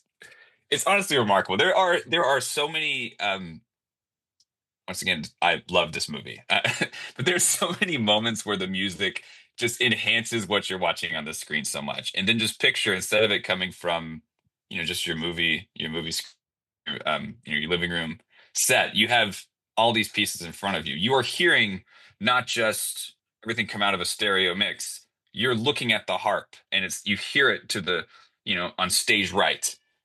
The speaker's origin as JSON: {"language": "English", "region": "New York", "country": "United States", "said": "I'm a New Yorker myself."}